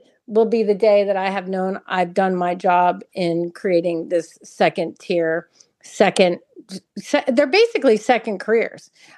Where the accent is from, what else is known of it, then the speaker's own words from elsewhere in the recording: Virginia, United States; also born or lived in Ocala, Florida; my parents had thoroughbreds and a thoroughbred stallion when I was growing up in Virginia, and then we moved to Ocala, and we had a farm right literally in the like center of town now, 200 acres there called Terra Farm.